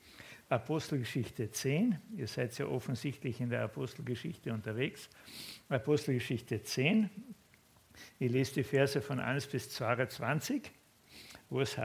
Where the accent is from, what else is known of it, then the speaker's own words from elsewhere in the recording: Köstenberg, Carinthia, Austria; Ich bringe euch ganz liebe Grüße mit aus Köstenberg. Das ist meine Heimatgemeinde, dort wo der Helmut Singer herkommt.